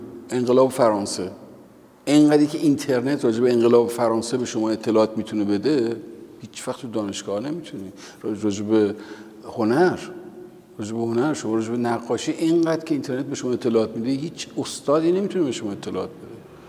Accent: Tehran, Tehran Province, Iran; خونه ما جزو معدود خونه هایی بود توی تهران که ما کتابخانه‌ای داشتیم

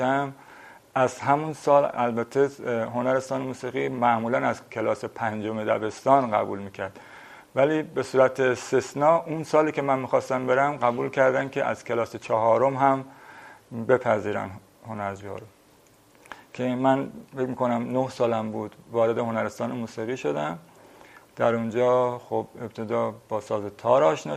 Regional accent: Tehran, Tehran Province, Iran; born there; 21 خرداد 1341 هستم در تهران به دنیا آمدم در جنوب شهر تهران و در یک خانواده‌ای که پدر و مادرم 5 فرزند داشتن که من کوچکترین بودم

